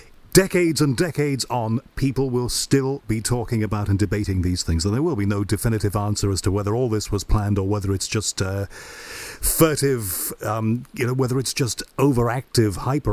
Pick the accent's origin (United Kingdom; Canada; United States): United Kingdom; Liverpool, North West England; Well, I'm from Liverpool originally